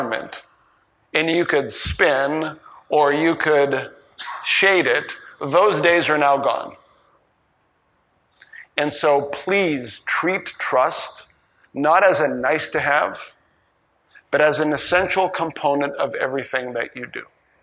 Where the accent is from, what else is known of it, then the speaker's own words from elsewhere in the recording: Massachusetts, United States; now in Austin, United States; I'm from Massachusetts, so I'm a member of Red Sox Nation.